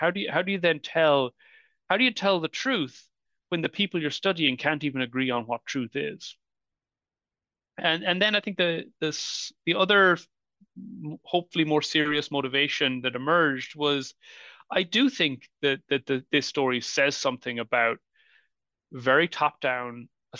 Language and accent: English; Galway, Connacht, Ireland; I'm from Galway.